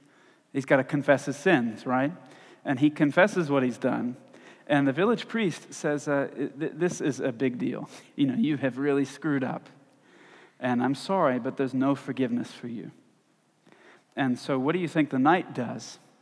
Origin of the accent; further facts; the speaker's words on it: the South, United States; I really enjoy stories because I'm from the South, and Southerners are better storytellers than any other population in the United States.